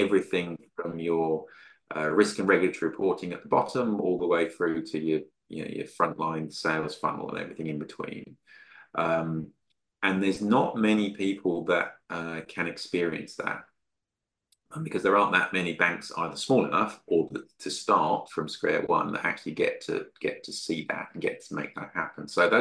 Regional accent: Midlands, United Kingdom; moved away as an adult; the UK was my home for 40 years. I was brought up there in the Midlands. I left school at 18.

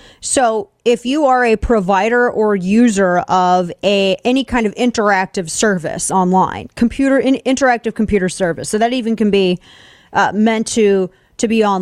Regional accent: Missouri, United States; Well, that's Senator Josh Hawley from Missouri, my home state of Missouri.

